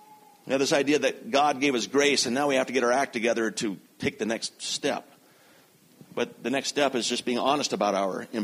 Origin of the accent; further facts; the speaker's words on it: Knoxville, Tennessee, United States; also born or lived in Nashville; now in Canada; In 1969, we moved from Nashville, Tennessee to Knoxville, Tennessee.